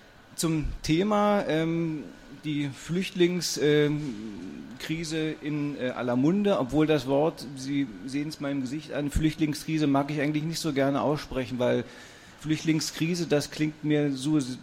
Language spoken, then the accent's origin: German; Berlin, Germany; Für mich als Berliner kaum auszusprechen, aber das gibt es.